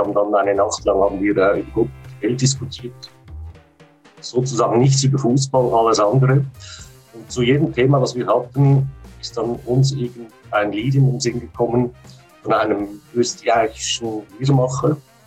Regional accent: Switzerland; dass ich als Schweizerin das erklären muss

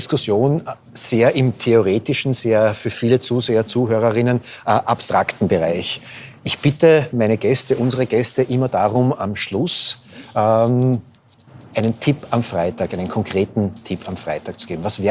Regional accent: Austria; Habe ich als Österreicher, hast du als Österreicherin auch etwas von einer Erweiterung des Grundrechtskatalogs?

